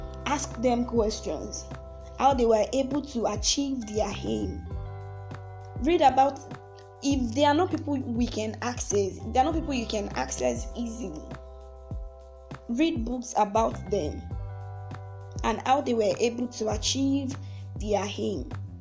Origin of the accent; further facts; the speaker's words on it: Oyo, Nigeria; English is a second language; Good day, everyone. … from Oyo State.